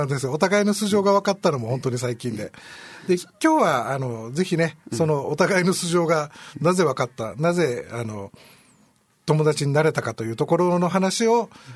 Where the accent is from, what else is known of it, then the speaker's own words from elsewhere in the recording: Naha, Okinawa, Japan; also born or lived in Yanbaru; 沖縄帰ってきてからも、まあ、あの仕事の関係でやんばるに10年以上いたもんですから、うん、地元那覇に帰ってきたのが2008年というところで